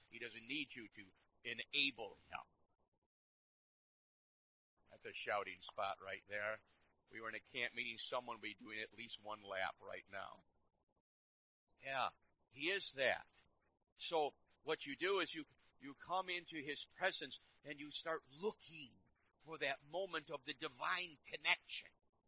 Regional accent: Chicago, Illinois, United States; You know, I come from Chicago.

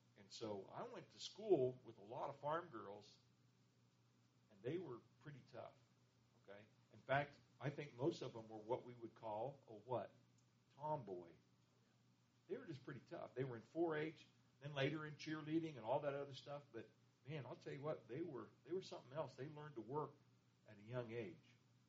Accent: Ohio, United States; Now, I grew up out in Ohio, and that was dairy country.

